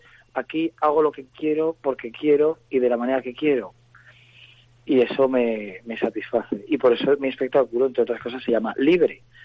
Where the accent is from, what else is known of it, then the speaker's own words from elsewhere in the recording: Alfaro, La Rioja, Spain; Alfareño de cuna y además muy alfareño, porque yo vivo en mi pueblo, me encanta mi pueblo y me va a costar despegarme de él si es que tengo que hacerlo.